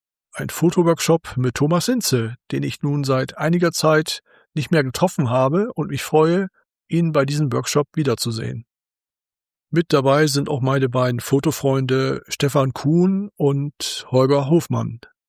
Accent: Bremen, Germany; Anfang Februar in meiner Heimatstadt Bremen

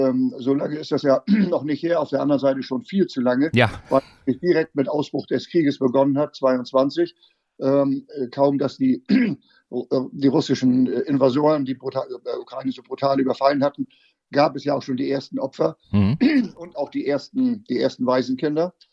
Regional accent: Schleswig-Holstein, Germany; ich komme hier aus der Nähe von Eckernförde. Wir leben auf einem großen familiären landwirtschaftlichen Betrieb

